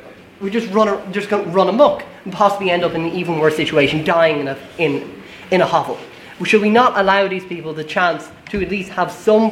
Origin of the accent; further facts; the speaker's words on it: Ireland; Whether that be in my case, as an Irish citizen, we consider...